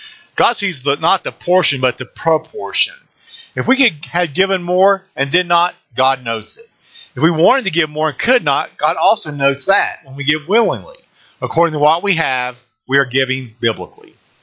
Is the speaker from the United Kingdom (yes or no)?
yes; Scotland, United Kingdom; I'm allowed to say that, being a Scot.